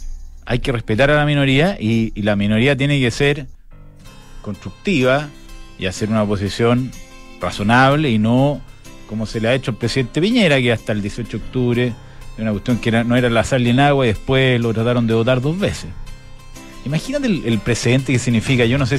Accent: Chile; porque somos todos chilenos y todos queremos más o menos lo mismo

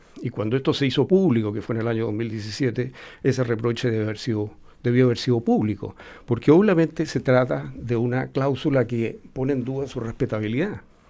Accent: Chile; como chileno

